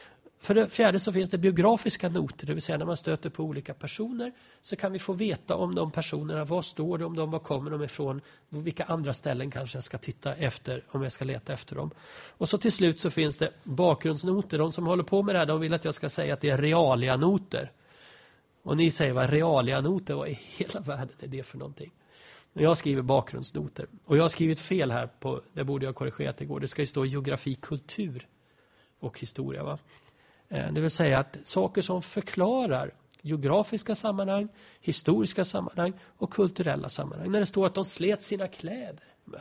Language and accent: Swedish; Uppsala, Uppsala County, Sweden; now in Gothenburg, Sweden; här i Göteborg när jag flyttade hit på 70-talet. Och Susanne Valkama kommer från samma ungdomsgrupp i Uppsala där jag växte upp.